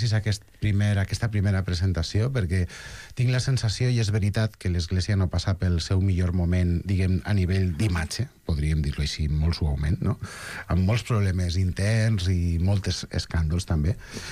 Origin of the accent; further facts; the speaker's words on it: Barcelona, Catalonia, Spain; A més, som del barri de Sants, tots, no?